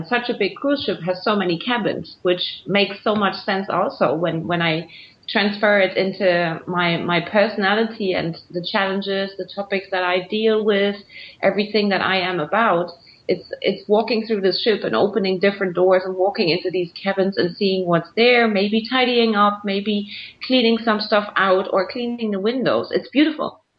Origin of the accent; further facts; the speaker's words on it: Hamburg, Germany; We have in Hamburg, the city that we're moving back to, actually, because it's my hometown, we have houseboats, like Amsterdam style.